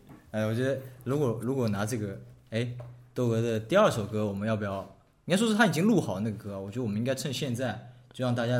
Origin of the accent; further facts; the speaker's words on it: China; 我是中国人里面最帅。